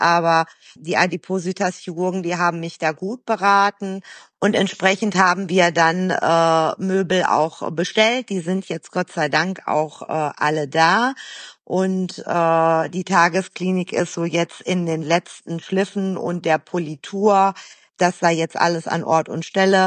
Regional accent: Greece; Also ich bin Griechin und das hat auch in manchen Fällen auch viel mit Mentalität und Kultur zu tun.

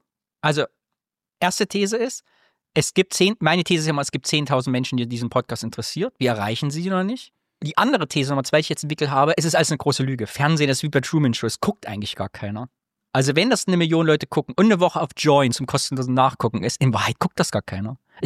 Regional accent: East Germany, Germany; was in meiner Kindheit und Jugend im Osten eine Bedeutung hatte und heute aber auch noch

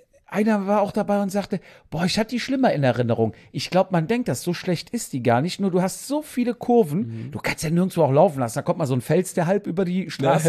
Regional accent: Valldemossa, Balearic Islands, Spain; nee, also das ist mein Valdemossa.

